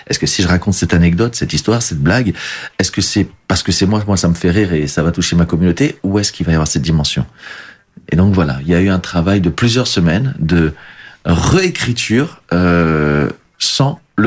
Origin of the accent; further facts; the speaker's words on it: France; born there; je suis né en France, j'ai rien contre la France, je mets pas le Portugal largement au-dessus, sur un piédestal par rapport à la France, c'est les deux